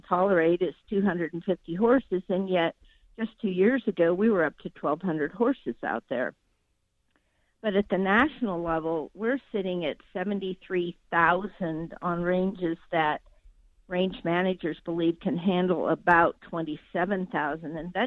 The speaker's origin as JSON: {"language": "English", "region": "the West", "country": "United States", "tie": "born or raised there", "said": "born and bred in the West and in this desert ecosystem"}